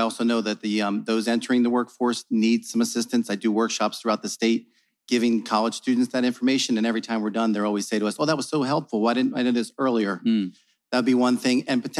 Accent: New Jersey, United States; I'm a teacher from New Jersey.

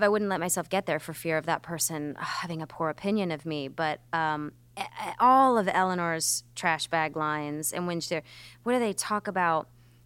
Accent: Michigan, United States; I loved growing up in Michigan, though.

